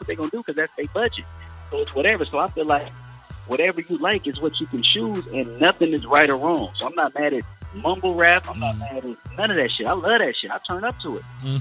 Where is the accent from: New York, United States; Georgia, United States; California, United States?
California, United States; Inglewood; Now, what's ironic about that is I grew up in Inglewood. I started gangbanging, you know, at an early age.